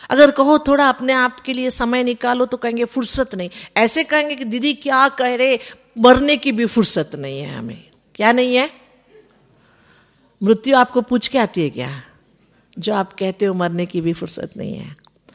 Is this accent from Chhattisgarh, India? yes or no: no; Karnataka, India; हमारे यहां, मैं कर्नाटक से आती हूं, हमारे यहां कर्नाटक में किसी गांव में